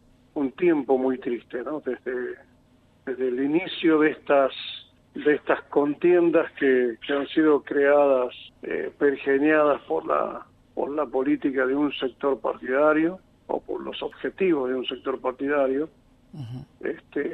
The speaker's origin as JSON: {"language": "Spanish", "town": "Cotaca", "region": "Jujuy", "country": "Argentina", "said": "quien te habla es jujeño también. Soy de Cotaca, un uh-huh. lugar que queda bien adentro de Humahuaca, 35 kilómetros adentro."}